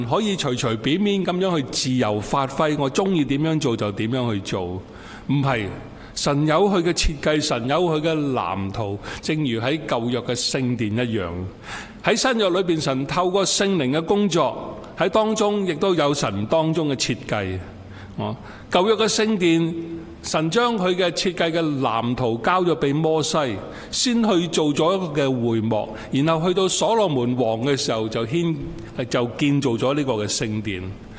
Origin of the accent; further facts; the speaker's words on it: China; 在新年開始的時候跟我們中國人有點不同